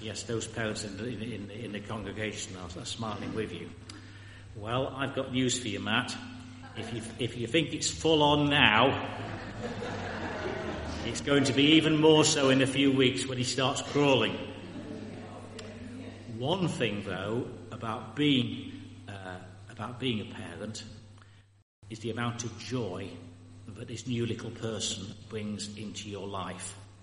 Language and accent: English; Yorkshire and the Humber, United Kingdom; if you can tell I'm from Yorkshire, good